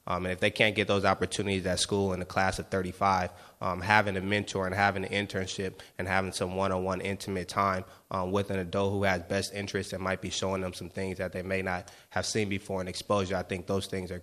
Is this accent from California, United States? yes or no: yes; Oakland, California, United States; I grew up in East Oakland.